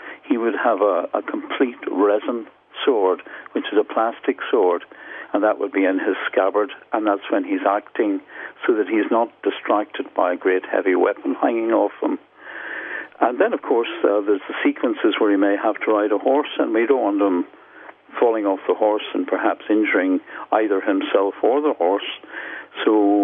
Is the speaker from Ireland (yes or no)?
yes; Ireland; So being Irish, I want a little bit of Irishness into the series.